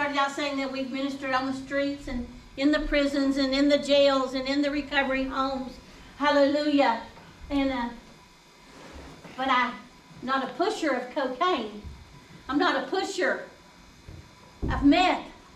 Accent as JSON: {"language": "English", "region": "Texas", "country": "United States", "said": "I'm from West Texas, so sometimes I'm not sure."}